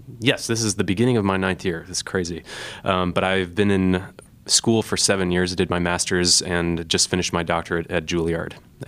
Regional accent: Iowa City, Iowa, United States; moved away as an adult; now in New York, United States; I am indeed an Iowan. I was born in Iowa City and grew up in Iowa City, went to City High School, and went to Northwestern for my undergraduate, so remained in the Midwest before heading out east and moving to New York

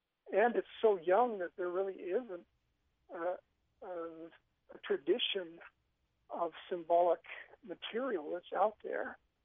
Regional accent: Houston, Texas, United States; also born or lived in Wichita Falls; Well, I'm originally from Texas. In the fourth grade, we moved from north by Oklahoma, from Wichita Falls, down to Houston.

